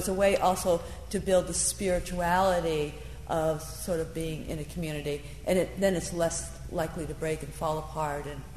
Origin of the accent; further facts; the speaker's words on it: Washington, District of Columbia, United States; because I'm from Washington, where the anthrax things is a big deal.